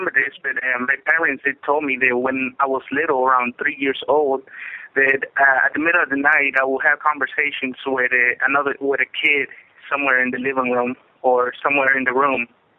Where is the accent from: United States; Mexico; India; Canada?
Mexico; I'm originally from Mexico